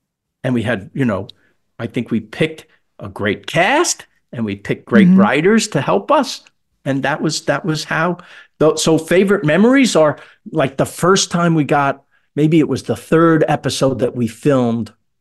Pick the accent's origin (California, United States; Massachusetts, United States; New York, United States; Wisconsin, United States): New York, United States; Queens; No, I liked that he was from Queens and I was from Queens.